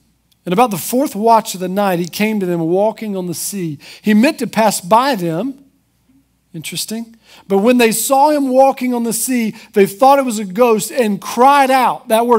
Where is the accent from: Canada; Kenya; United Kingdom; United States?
United States; I mean, I'm an American, right?